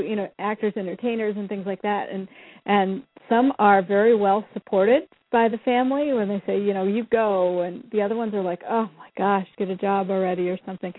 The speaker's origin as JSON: {"language": "English", "region": "Iowa", "country": "United States", "said": "And my parents were, I'm from Iowa, you know that."}